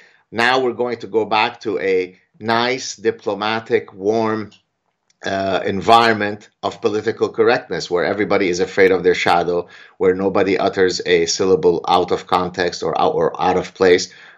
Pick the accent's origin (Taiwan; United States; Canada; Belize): Canada; I'm Canadian.